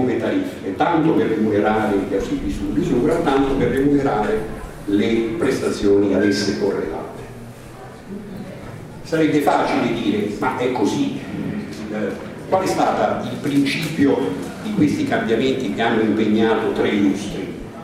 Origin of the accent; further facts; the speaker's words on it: Naples, Campania, Italy; io sono napoletano